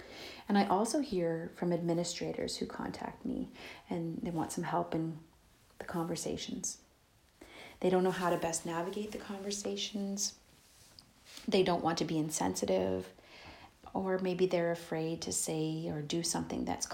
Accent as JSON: {"language": "English", "town": "Pikwakanagan", "region": "Ontario", "country": "Canada", "said": "I'm an Algonquin from Pikwaknagon"}